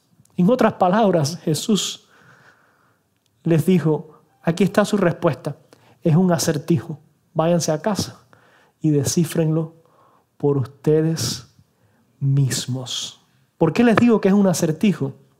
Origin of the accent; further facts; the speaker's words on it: Cuba; yo hago la crítica a mi propia cultura porque soy cubano, para que nadie se vaya a sorprender